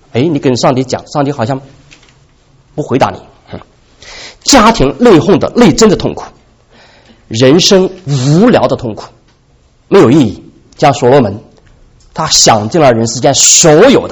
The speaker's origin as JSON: {"language": "Chinese", "country": "China", "said": "我们是中国人呢"}